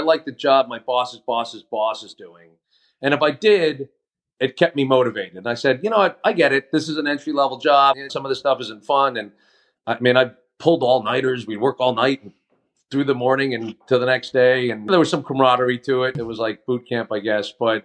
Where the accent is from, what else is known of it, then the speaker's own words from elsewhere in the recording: Manhasset, New York, United States; I grew up on Long Island, a little town called Manhasset